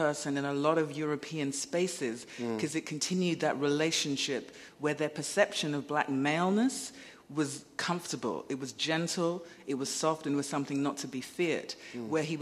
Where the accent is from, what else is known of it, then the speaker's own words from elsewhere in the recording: London, United Kingdom; born there; I was born in London, I'm not American